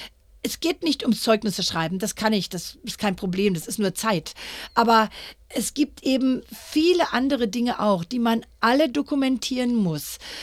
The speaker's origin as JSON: {"language": "German", "region": "Berlin", "country": "Germany", "moved": "yes", "lives_now": "Australia", "said": "Wir hatten ja als Berliner die Berliner Mauer. Das war natürlich auch noch so ein Grund, warum wir ausgewandert waren."}